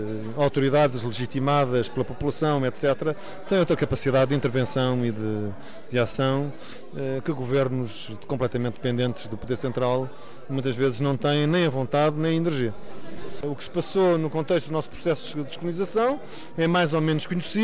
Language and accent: Portuguese; Portugal; eu como português sinto-me embaraçado